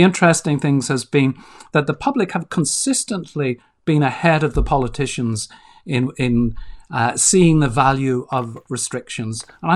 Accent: Belfast, Northern Ireland, United Kingdom; it's been a really interesting thing to look back on my growing up on the Falls Road in Belfast, in the poorest bit of Belfast

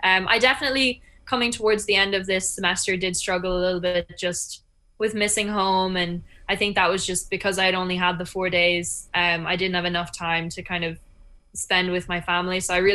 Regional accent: Ireland; now in United States; When I came home from the Olympics, I had a very fast turnaround. I only had 4 days here in Ireland, and then I went back to America.

